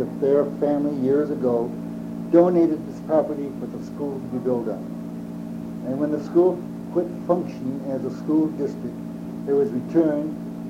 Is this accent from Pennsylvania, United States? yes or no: no; Whitmore Lake, Michigan, United States; I was born in Whitmore Lake, Michigan, in my grandparents' home. And after a week or so, I came to live on 7 Mile, where my folks lived.